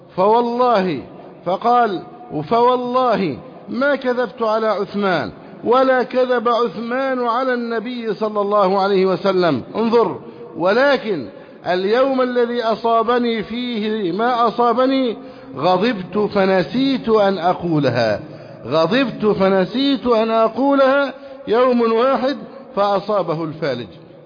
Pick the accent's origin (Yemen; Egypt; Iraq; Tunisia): Egypt